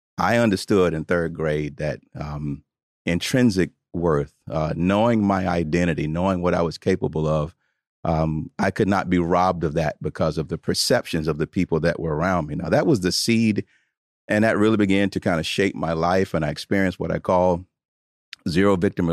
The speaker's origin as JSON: {"language": "English", "town": "Tuscaloosa", "region": "Alabama", "country": "United States", "tie": "born or raised there", "said": "I grew up in Tuscaloosa, Alabama, in the South."}